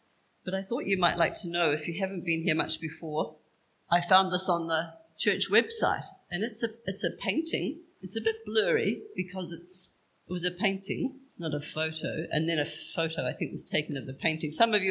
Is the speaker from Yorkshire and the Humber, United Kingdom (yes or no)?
no; Scotland, United Kingdom; because we are good Scottish Presbyterians.